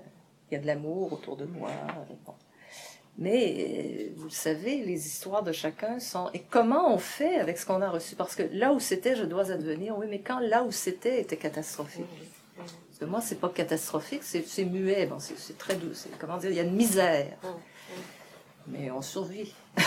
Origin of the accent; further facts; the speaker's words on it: Quebec, Canada; Moi, je viens de l'Abitibi.